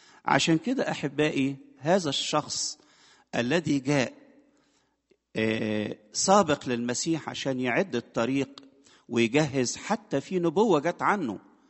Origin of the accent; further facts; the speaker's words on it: Egypt; فعملوا عندنا في مصر كده حاجة كده